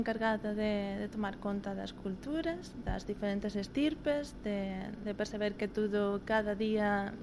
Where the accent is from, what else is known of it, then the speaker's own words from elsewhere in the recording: Murcia, Region of Murcia, Spain; Portuguese is a second language; Sou de Múrcia, da Espanha.